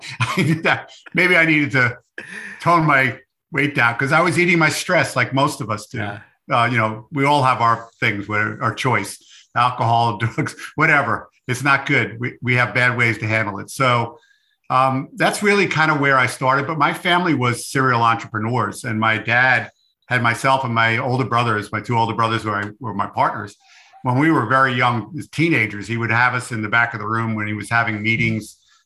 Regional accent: New York City, New York, United States; accent: New York; now in Arizona, United States; Yeah, I have a little trace of my New York accent, but who knows? I've been living in Arizona for 20 years.

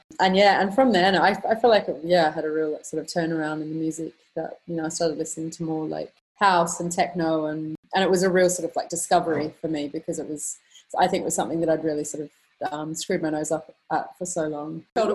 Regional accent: Perth, Western Australia, Australia; also born or lived in Sydney; And then sort of when I moved to Sydney from Perth, I got more into like psychedelic music and shoegaze and post-punk

